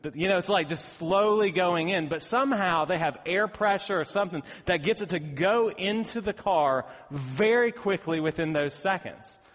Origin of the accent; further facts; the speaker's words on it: Bristol, United States; I grew up in Bristol, and Bristol has a speedway